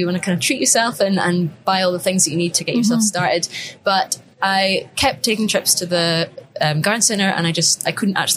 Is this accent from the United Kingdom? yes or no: yes; Orkney, Scotland, United Kingdom; So my basic story is that I grew up in the Orkney Islands. I live there now still.